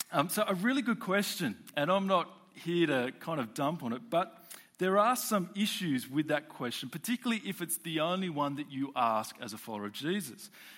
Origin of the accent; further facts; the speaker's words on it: Sydney, New South Wales, Australia; I grew up in Sydney and went to a Christian high school there back in the 90s.